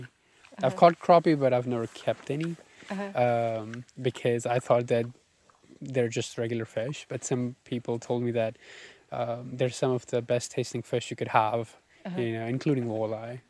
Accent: Islamabad, Islamabad Capital Territory, Pakistan; now in Williamsburg, United States; I live in Williamsburg, Kentucky. I'm originally from Islamabad, Pakistan.

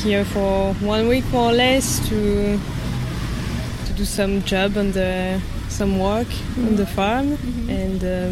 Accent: France; I'm from France.

